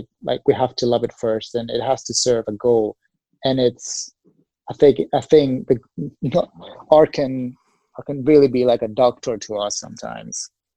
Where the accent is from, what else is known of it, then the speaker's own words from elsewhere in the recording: Athens, Attica, Greece; And I've been born and raised in Athens, so